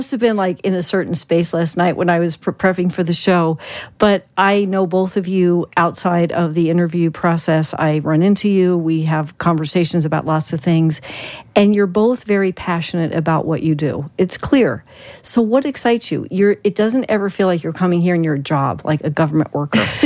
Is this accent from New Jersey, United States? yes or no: yes; New Jersey, United States; I'm from Jersey, and our well went dry.